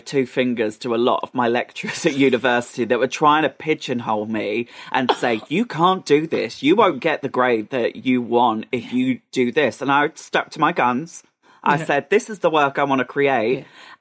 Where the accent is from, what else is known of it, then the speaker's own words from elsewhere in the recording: East of England, United Kingdom; as a little boy growing up in Essex, I was like, I'm no singer.